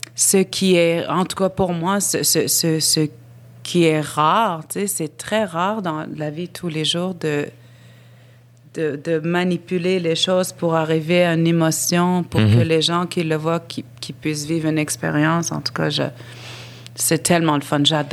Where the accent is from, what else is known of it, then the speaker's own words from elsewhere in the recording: Nunavik, Quebec, Canada; Ils sont très connus chez nous, au Nunavik, au Nunavut aussi.